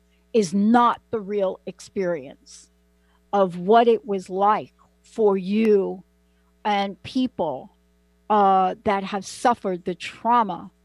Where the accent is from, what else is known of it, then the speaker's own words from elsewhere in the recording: Bronx, New York, United States; I'm from the Bronx.